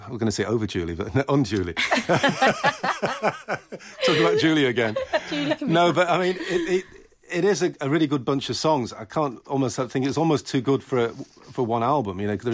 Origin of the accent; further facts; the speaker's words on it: Manchester, North West England, United Kingdom; accent: Mancunian; Overdue, sorry. Was that my Mancunian accent, was it?